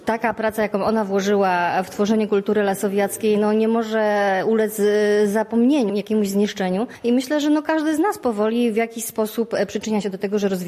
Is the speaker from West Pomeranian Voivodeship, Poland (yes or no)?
no; Stalowa Wola, Subcarpathian Voivodeship, Poland; No muszę się przyznać, że urodziłam się w Stalowej Woli, wychowałam się w Stalowej Woli